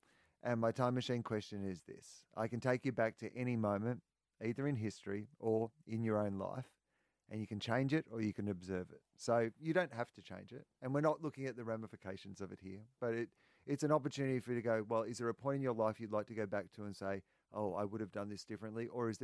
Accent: Australia; being an Australian summer

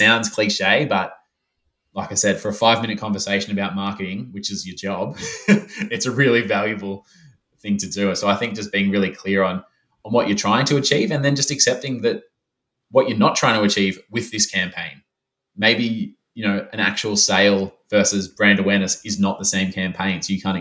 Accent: Melbourne, Victoria, Australia; now that I'm back in my hometown of Melbourne

